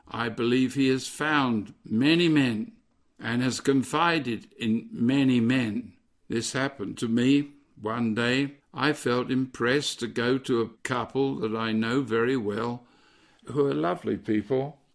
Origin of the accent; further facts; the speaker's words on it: England, United Kingdom; Well, I'm an Englishman, so I don't see it quite the same way